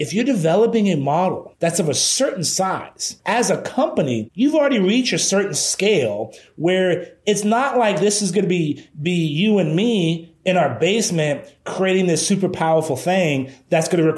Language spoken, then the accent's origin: English; Texas, United States; You know, I'm from South Texas. We don't play hockey down here.